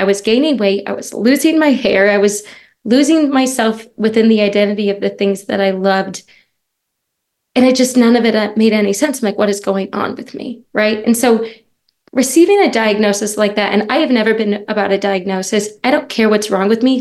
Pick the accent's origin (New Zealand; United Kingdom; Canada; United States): United States; Midwest; now in California, United States; I moved into California in July. We're from the Midwest. We've never been out here.